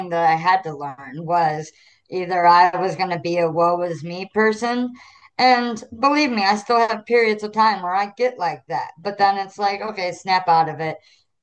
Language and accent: English; Illinois, United States; also born or lived in St. Louis, United States; So I grew up, or I was born in St. Louis. But we lived on the Illinois side in Southern Illinois.